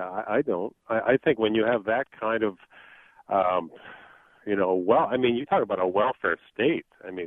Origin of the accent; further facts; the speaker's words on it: Canada; I grew up in Canada